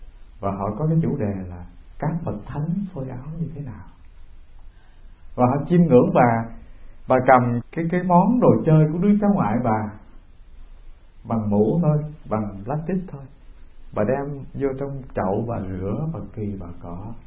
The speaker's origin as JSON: {"language": "Vietnamese", "region": "Đồng Tháp", "country": "Vietnam", "tie": "born or raised there", "said": "Lúc đó tôi làm trụ trì ở chùa Quán Âm ở quê tôi, tận dưới miền Tây sông nước á, Đồng Tháp. Một năm có 3 tháng nước lụt."}